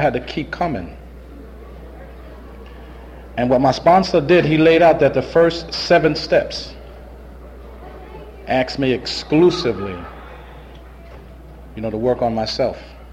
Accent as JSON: {"language": "English", "town": "Brooklyn", "region": "New York", "country": "United States", "said": "You know, because I come from Brooklyn."}